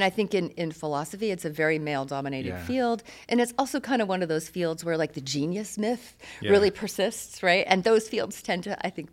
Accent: Canada; We're all from Canada originally

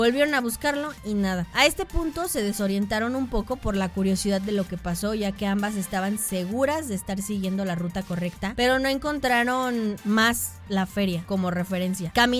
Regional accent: Chile; Nosotras somos de Chile.

